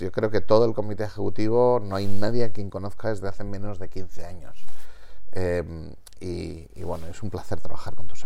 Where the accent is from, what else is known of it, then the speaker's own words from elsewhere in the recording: Spain; Y yo soy español.